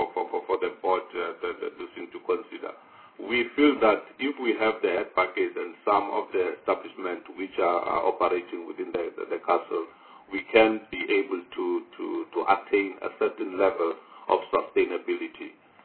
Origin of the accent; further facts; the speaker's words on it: North West, South Africa; And I know in my area, I'm from the Northwest.